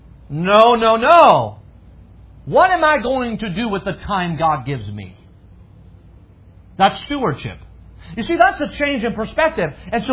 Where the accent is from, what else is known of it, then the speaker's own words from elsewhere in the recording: France; When I grew up in France, every New Year, so every year would happen.